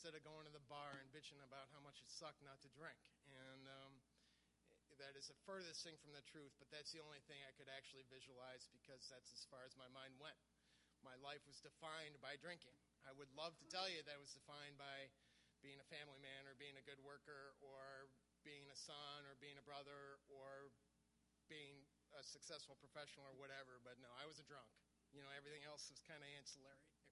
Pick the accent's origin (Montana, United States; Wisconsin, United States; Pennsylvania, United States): Wisconsin, United States; Milwaukee; But I remember having a great home and growing up in Milwaukee, Wisconsin, and thinking, you know, that, you know, I had a pretty good life here.